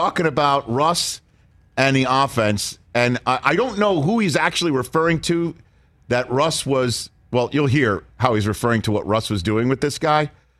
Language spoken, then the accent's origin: English; New York City, New York, United States; I don't know about much farming. I'm from New York City.